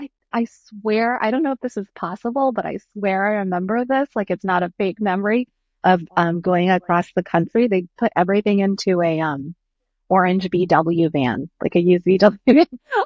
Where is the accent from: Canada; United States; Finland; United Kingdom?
United States; Ohio; Well, I think growing up in Ohio, for example, without it actually, there weren't other Asian people.